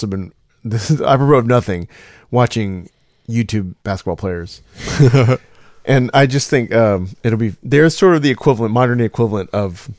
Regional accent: Houston, Texas, United States; Yeah, I'm from Houston. I love Houston.

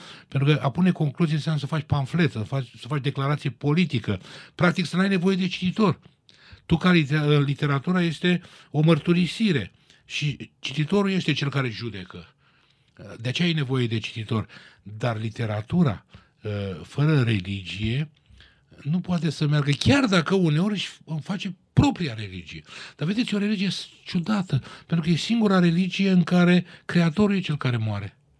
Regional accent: Romania; n-am niciun complex că sunt român, sigur, sunt și armean

